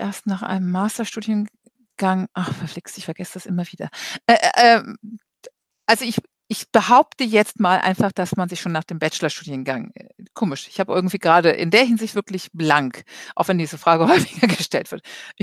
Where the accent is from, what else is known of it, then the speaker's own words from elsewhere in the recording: Cologne, North Rhine-Westphalia, Germany; ich bin Kölnerin, Karneval.